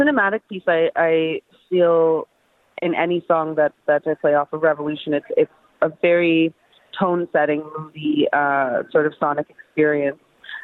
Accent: Toronto, Ontario, Canada; Toronto's a really multicultural, multi-paved place.

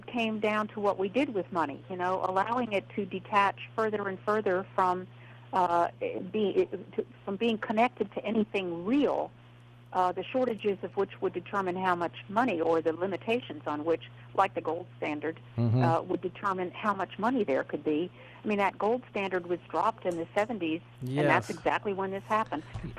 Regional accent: Towson, Maryland, United States; Well, I did too. I grew up in Towson.

